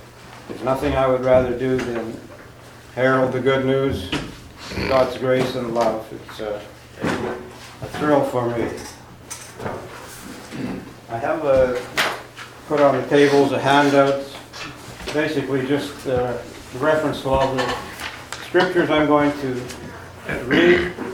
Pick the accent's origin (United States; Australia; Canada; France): Canada; I don't sell them, especially in the States, being a Canadian